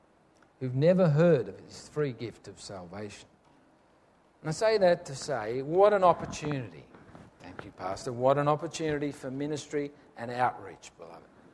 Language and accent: English; Tamworth, New South Wales, Australia; When I was growing up, there was no such thing as Halloween. We grew up in Tamworth, no one knew about it.